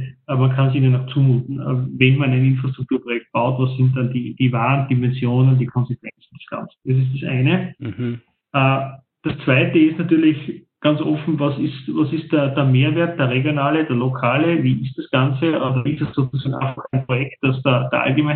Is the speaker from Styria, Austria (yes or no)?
no; Salzburg, Austria; Das interessiert ja mich als Salzburger nicht, als Bewohner dort.